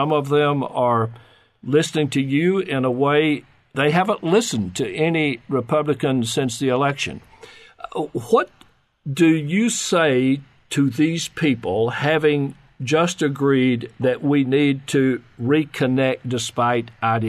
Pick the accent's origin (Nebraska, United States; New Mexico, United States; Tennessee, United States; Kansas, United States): Tennessee, United States; when I was a child growing up in West Tennessee